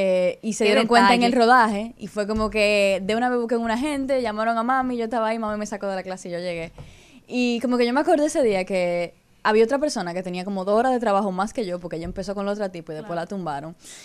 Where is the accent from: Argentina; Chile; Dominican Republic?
Dominican Republic; accent: Dominican; porque como ustedes se pueden dar cuenta, yo sí hablo bastante dominicano.